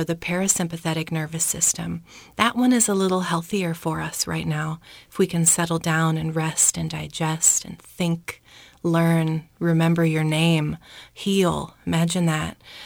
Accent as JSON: {"language": "English", "region": "Florida", "country": "United States", "said": "I come from Florida, so your beautiful, white, crisp, shiny snow is completely different for me."}